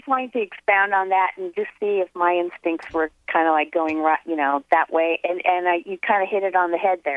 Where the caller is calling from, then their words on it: Tehachapi, California, United States; It's up in the mountains, Tehachapi, California.